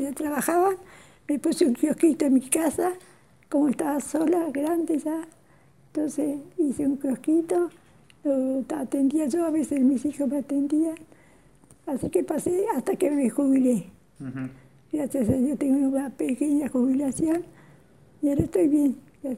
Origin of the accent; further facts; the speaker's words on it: Trelew, Chubut, Argentina; now in Rawson, Argentina; Yo nací en Trelew, con mis padres italianos, y de Italia. Y estuve hasta que me casé en Trelew. Después pasé acá a Rawson. Tengo 73 años de casada.